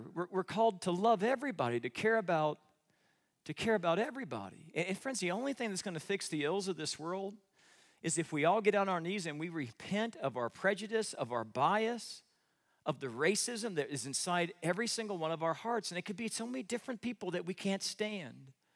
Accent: Missouri, United States; I grew up in Missouri, and Missouri's more like the South, and there was a lot of racism, and there was a lot of prejudice.

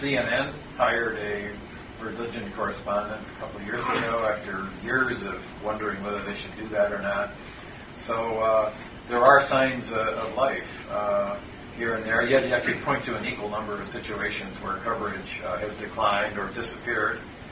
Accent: Ridgewood, New Jersey, United States; lives in Ridgewood, New Jersey, my hometown.

